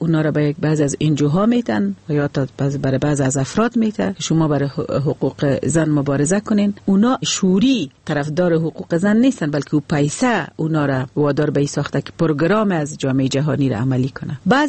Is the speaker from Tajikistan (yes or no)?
no; Afghanistan; ما افغان هستیم